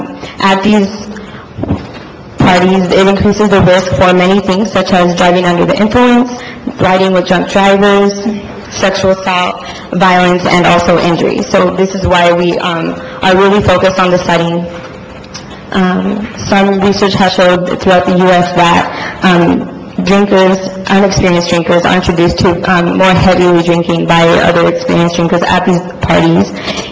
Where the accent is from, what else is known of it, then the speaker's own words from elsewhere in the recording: Othello, Washington, United States; I was raised here in Othello and graduated from Othello High School in 2008.